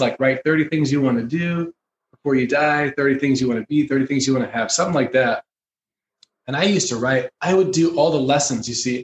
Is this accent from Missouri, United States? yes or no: yes; St. Louis, Missouri, United States; She's from Bulgaria. I'm from St. Louis. We met in LA at Hollywood at Musicians Institute.